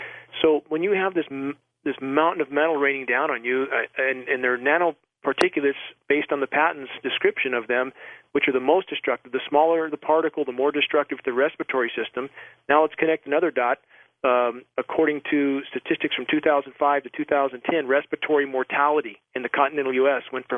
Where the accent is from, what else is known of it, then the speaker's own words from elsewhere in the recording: California, United States; now in Pacific Northwest, United States; I grew up in Southern California hacking on smog. All I could think about as a kid was getting the hell out of there.